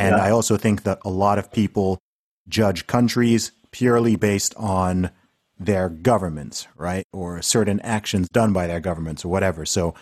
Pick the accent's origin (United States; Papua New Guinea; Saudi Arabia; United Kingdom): Saudi Arabia; I mean, I grew up in Saudi Arabia, right?